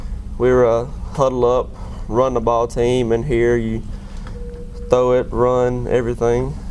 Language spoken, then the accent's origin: English; Forest, Mississippi, United States; from Forest, Mississippi.